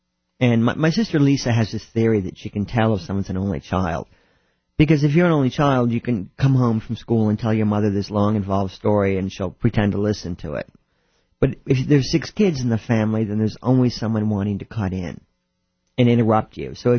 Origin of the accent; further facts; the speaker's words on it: New York, United States; I mean, maybe I came from New York, so the bar was set pretty high in terms of behavior that's not particularly warm.